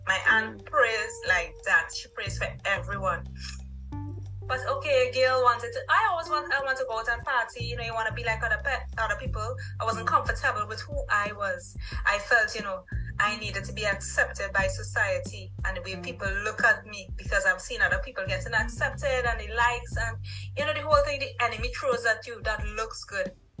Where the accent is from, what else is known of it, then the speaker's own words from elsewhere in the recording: Trinidad & Tobago; I'm from Trinidad